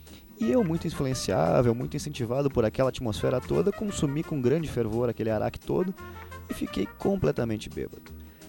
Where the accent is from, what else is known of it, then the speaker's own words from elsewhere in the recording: Rio Grande do Sul, Brazil; só porque eu sou ruivo, só porque eu sou gaúcho